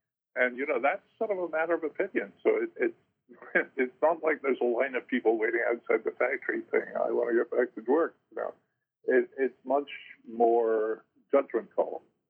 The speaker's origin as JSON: {"language": "English", "country": "United Kingdom", "tie": "born or raised there", "said": "You know, I grew up in Britain."}